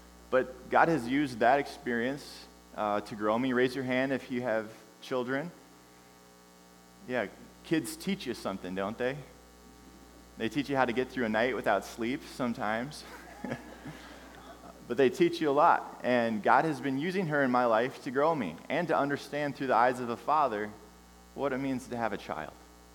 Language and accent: English; St. Paul, Minnesota, United States; We come from St. Paul, Minnesota, and we've had the privilege of spending a weekend together.